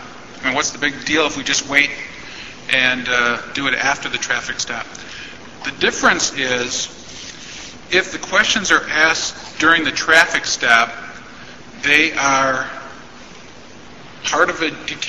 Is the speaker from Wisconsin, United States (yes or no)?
yes; La Crosse, Wisconsin, United States; I'm from La Crosse.